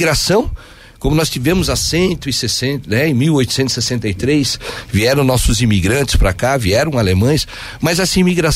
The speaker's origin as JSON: {"language": "Portuguese", "town": "Pomerode", "region": "Santa Catarina", "country": "Brazil", "tie": "born there", "said": "Já nasci aqui em Pomerode, sim. Há muitos anos atrás, mais anos que eu gostaria que fosse, né?"}